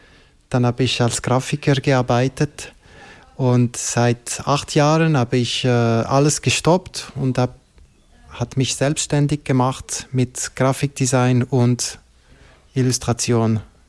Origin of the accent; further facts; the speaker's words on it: Montreux, Vaud, Switzerland; now in Bern, Switzerland; Ich komme ursprünglich aus Montreux, aus Waadtland. Ich bin dort aufgewachsen. Und dort habe ich angefangen zu sprayen. Und seit 10 Jahren bin ich hier auf Berner Region angekommen